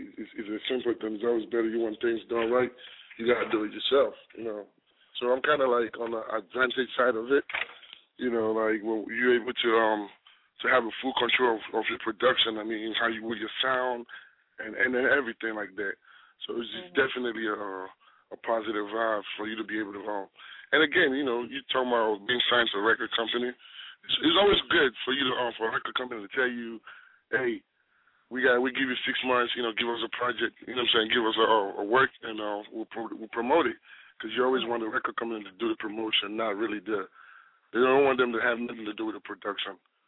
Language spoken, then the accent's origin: English; Nigeria; also born or lived in Baltimore, Maryland; now in Houston, United States; I'm from Nigeria, I used to live in Baltimore, Maryland, and now I'm in Houston, Texas.